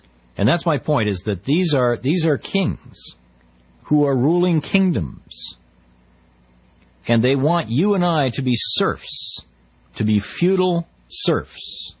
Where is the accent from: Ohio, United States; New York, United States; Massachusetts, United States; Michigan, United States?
Michigan, United States; I mean, I grew up in Michigan, and I remember back in the 70s